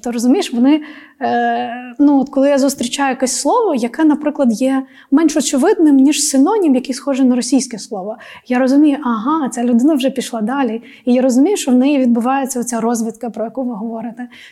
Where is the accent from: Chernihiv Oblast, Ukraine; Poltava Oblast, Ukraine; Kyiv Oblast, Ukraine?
Poltava Oblast, Ukraine; Тому що я ж з Полтавської області. Ви ж знаєте, як в Полтавській області балакають?